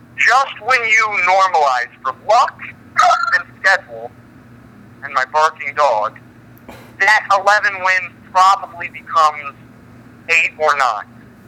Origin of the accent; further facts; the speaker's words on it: Kansas City, Missouri, United States; now in Houston, United States; This is my hometown team. I'll always love the Chiefs.